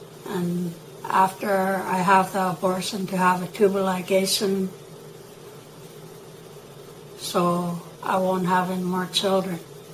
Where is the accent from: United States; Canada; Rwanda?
Canada; Kitkatla, British Columbia; I'm from Kitkatla, BC. I am Tsimshian Nation.